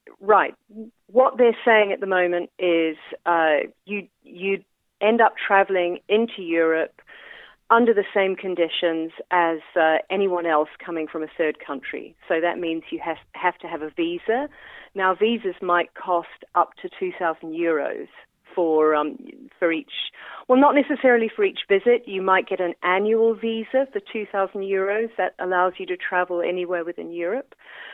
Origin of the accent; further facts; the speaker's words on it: New Zealand; I'm a New Zealander.